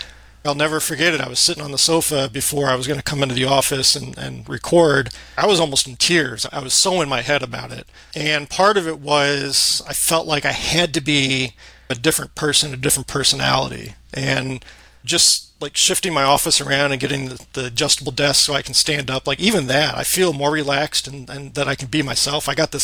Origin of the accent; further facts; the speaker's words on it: St. Louis, Missouri, United States; now in Fort Worth, United States; I'm based out of North Texas in Fort Worth. I've been here, this April will be 12 years since I moved from St. Louis, which is where I spent most of the rest of my life, or in about the St. Louis area.